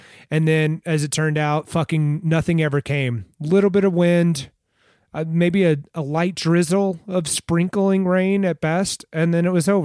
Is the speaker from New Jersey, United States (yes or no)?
no; Houston, Texas, United States; now in Colorado, United States; That's because I'm from Houston.